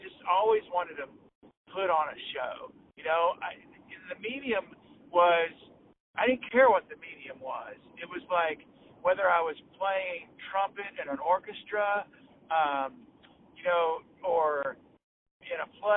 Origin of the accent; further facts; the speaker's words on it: Fayetteville, North Carolina, United States; I played in orchestras in and around my hometown of Fayetteville, North Carolina.